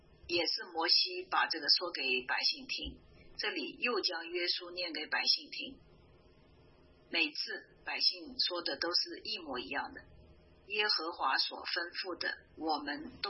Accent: China; 我们中国人，包括我自己啊，我们其实对于这个立约都没有什么特别的

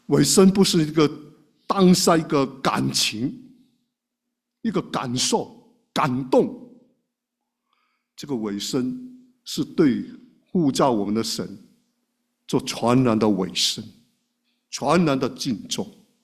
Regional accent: Guangdong, China; Chinese is a second language; 我的是很普通的普通话，他们是 好像大家说的普通话都很好，我的是，我们广东人说慢车兵的

